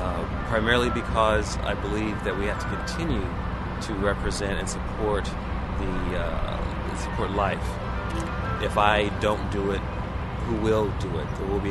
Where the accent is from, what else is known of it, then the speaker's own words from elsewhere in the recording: Indianapolis, Indiana, United States; I'm from Indianapolis, Indiana.